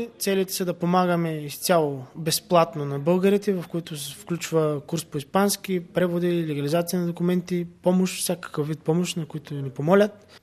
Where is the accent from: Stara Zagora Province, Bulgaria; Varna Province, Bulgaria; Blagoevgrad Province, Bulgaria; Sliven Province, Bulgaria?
Sliven Province, Bulgaria; Sliven; сме от Сливен и тримата сме завършили Филип Кутев, музикалното училище в Котел.